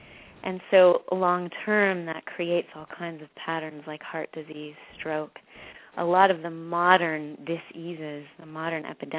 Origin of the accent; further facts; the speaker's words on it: Canada; I'm from Canada as well.